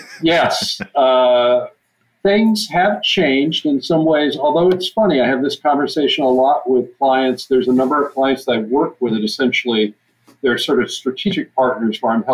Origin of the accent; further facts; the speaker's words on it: Texas, United States; now in Grinnell, United States; I'm originally from Texas.